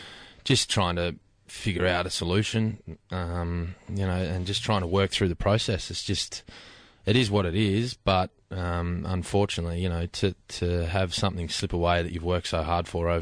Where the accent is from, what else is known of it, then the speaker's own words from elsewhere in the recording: New South Wales, Australia; apart from growing up in New South Wales as a kid.